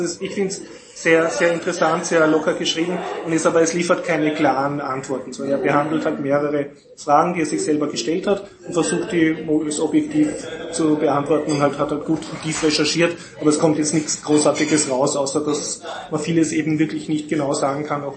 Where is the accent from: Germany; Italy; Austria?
Austria; mir als Österreicher jetzt, wo man sich relativ gut auskennt über den Zweiten Weltkrieg